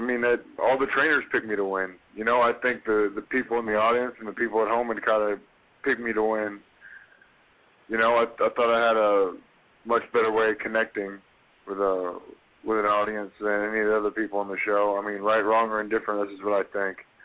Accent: Tampa, Florida, United States; You know, I was kind of born and raised in Tampa. I was very comfortable in the area

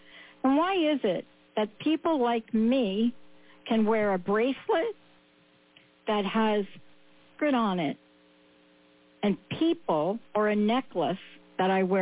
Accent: New York City, New York, United States; born or raised there

